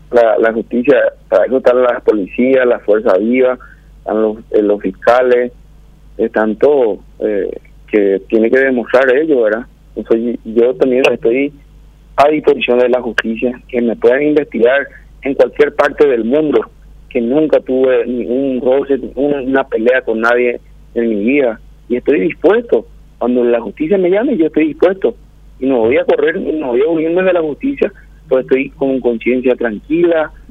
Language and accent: Spanish; Paraguay; Yo soy paraguayo, yo amo mi país, amo mi ciudad que es Capitambao, una ciudad que muchos tiempos estuvo aislado